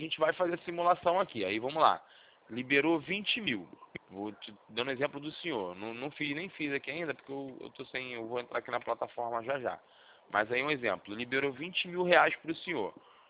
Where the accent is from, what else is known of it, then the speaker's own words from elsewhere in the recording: Rio de Janeiro, Brazil; Eu sou do Rio, trabalho aqui